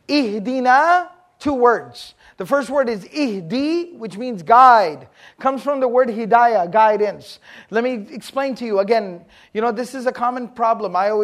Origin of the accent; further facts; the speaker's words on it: Texas, United States; All right, I'm from Texas. We don't talk like that.